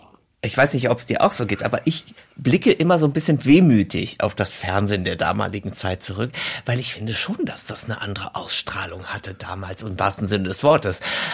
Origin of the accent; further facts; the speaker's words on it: North Rhine-Westphalia, Germany; ich komme ja aus dem Rheinland, deswegen war es bei uns natürlich der WDR.